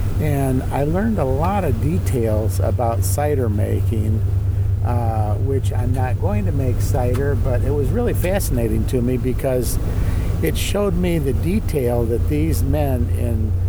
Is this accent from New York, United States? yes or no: yes; Jamestown, New York, United States; from Jamestown, New York.